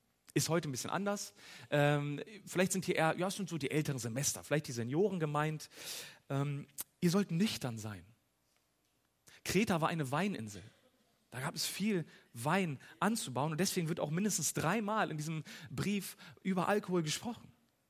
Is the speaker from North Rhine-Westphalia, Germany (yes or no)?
no; Hanover, Lower Saxony, Germany; Ernst August, aus meiner Heimatstadt, Prinz Ernst August oder auch als der Pinkel- und Prügelprinz bekannt.